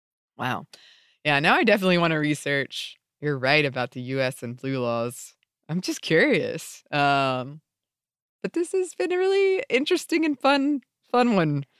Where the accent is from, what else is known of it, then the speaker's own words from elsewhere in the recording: Vancouver, British Columbia, Canada; I grew up in Vancouver, Canada in the 90s, where there were numerous other immigrants from Hong Kong.